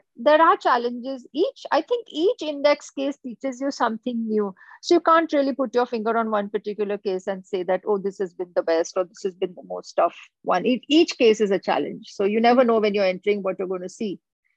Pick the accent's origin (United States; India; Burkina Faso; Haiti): India; Aurangabad, Maharashtra; now in Mumbai, India; my hometown, Aurangabad, this particular venture was something that my family decided on. And luckily, because now I'm in Mumbai, it's being handled by my family out there.